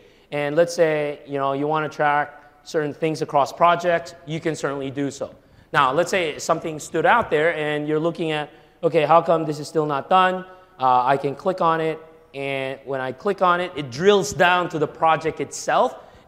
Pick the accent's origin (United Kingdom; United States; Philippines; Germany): Philippines; Manila, Metro Manila; English is a second language; Forgive my heavy accent. I'm just trying to be a little southern here. I'm from the deep south, Manila, Philippines.